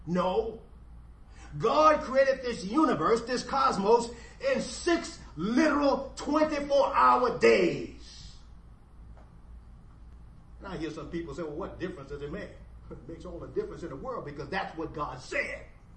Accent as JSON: {"language": "English", "town": "New Orleans", "region": "Louisiana", "country": "United States", "tie": "born or raised there", "said": "I grew up in New Orleans, Louisiana. A lot of swamps, flat land."}